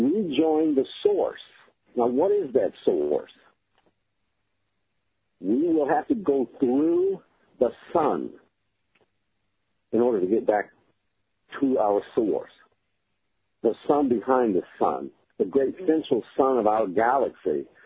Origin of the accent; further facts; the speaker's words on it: New Orleans, Louisiana, United States; I'm from New Orleans, and so, you know, a lot of my kinfolks are still repairing after Katrina